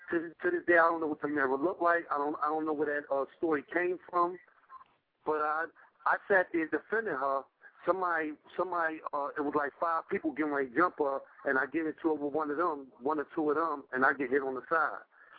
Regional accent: New York, United States; now in Philadelphia, United States; But people got to realize I'm born and raised in New York. Like, that's where my roots is at.

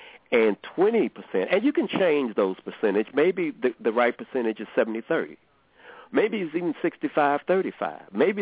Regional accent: East St. Louis, Illinois, United States; I'm from East St. Louis, Illinois, which is right across the river from Ferguson

